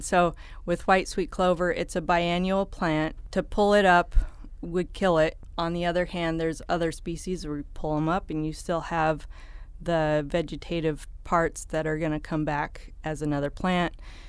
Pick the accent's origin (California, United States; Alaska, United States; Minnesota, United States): Alaska, United States; Homer; also born or lived in Anchor Point; I grew up in Homer and Anchor Point. My dad owns the Anchor Point greenhouse